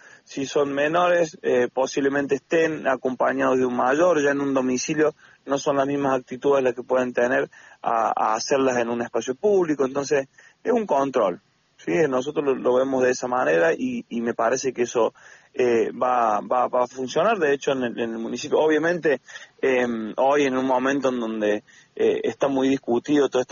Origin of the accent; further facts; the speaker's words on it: Argentina; somos argentinos